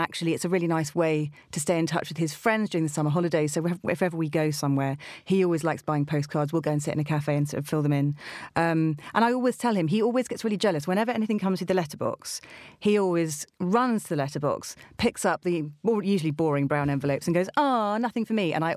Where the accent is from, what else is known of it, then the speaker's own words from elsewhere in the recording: Northern Ireland, United Kingdom; also born or lived in Gloucester, United Kingdom; And then we lived in Northern Ireland for quite a long time during the Troubles.